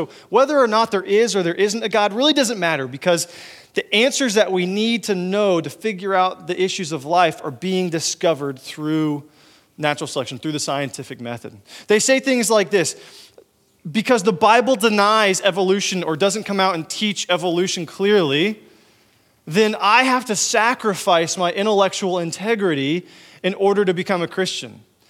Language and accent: English; Texas, United States; now in Missouri, United States; When I moved to Missouri, I'm originally from Texas.